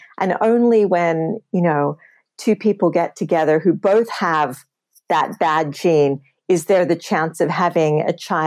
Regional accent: Australia; now in United States; When I grew up in Australia, you know, it was gorgeous.

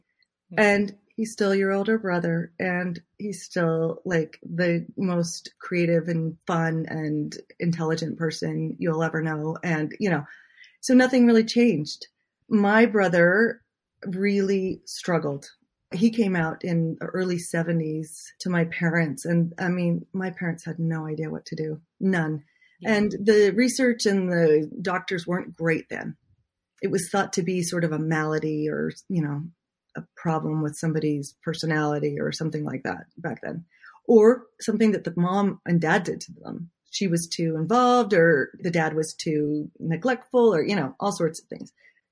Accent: Utah, United States; Yes, I grew up in Utah. I was in high school in the 80s.

